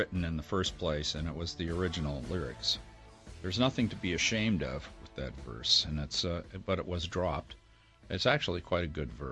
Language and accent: English; Canada; I'm a Canadian. I'm mostly a citizen of the planet and a student of history